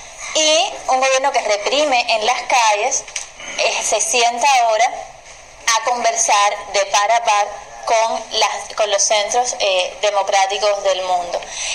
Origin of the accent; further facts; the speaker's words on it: Cuba; nuestro trabajo como cubanos